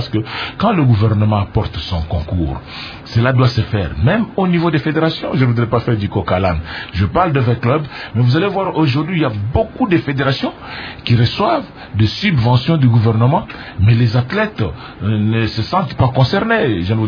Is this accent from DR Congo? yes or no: yes; DR Congo; Je suis congolais